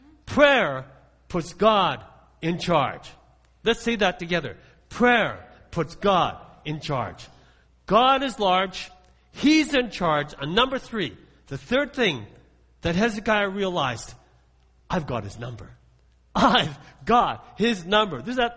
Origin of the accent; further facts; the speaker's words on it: Coaldale, Alberta, Canada; You know, when I was growing up, I grew up in Coaldale. We lived on a farm just outside of Coaldale. And I was this skinny little scrawny Japanese kid, you know, riding on a school bus to school.